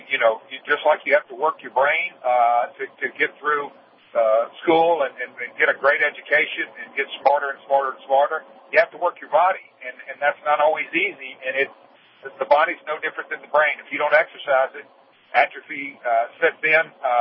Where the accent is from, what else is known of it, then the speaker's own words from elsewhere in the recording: the South, United States; we were raised in the South on sweet tea